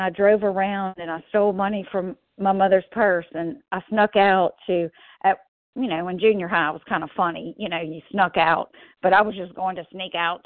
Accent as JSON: {"language": "English", "region": "Louisiana", "country": "United States", "said": "I'm from Louisiana."}